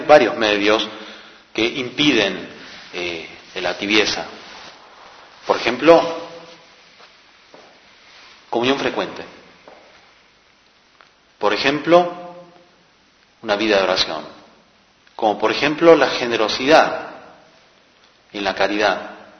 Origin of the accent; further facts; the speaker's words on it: South Korea; Spanish is a second language; En el colegio en mi país, en Corea, te hacían estudiar un montón, pobres chicos.